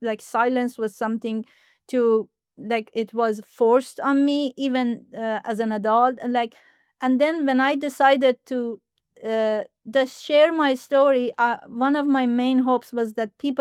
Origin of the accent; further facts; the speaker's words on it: Iran; moved away as an adult; now in Japan; I was born, first of all, I'm from Iran, and I lived in Iran for 26 years before I moved to Japan.